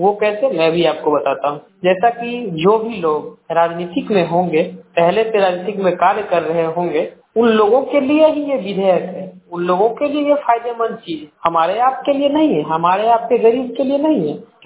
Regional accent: Samastipur, Bihar, India; मैं समस्तीपुर से हूँ।

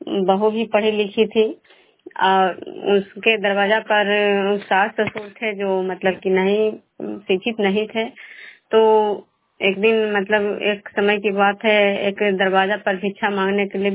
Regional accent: Bishnupur, Bihar, India

